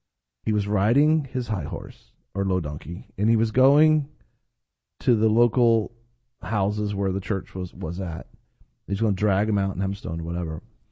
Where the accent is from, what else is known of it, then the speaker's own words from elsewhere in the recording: Florida, United States; Well, I'm from Florida. We have wet heat.